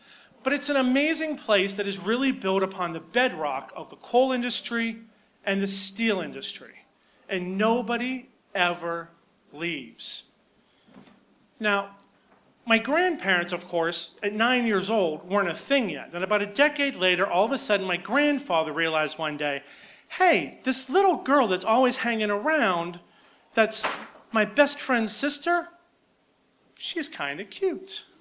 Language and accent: English; Pittsburgh, Pennsylvania, United States; But growing up in Pittsburgh also gave me a little bit of an unrealistic expectation about life.